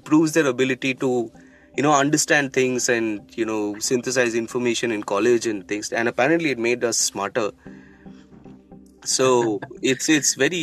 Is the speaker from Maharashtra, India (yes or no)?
no; Kolkata, West Bengal, India; I grew up in Calcutta